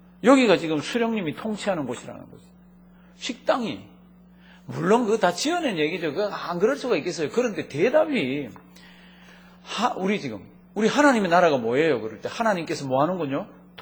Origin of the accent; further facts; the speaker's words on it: Cheolsan County, North Pyongan, North Korea; 이북에 저는 이북 사람 피를 타고났습니다. 제 고향은 평안북도 철산군 백양면 단돌이 이렇게 돼 있습니다.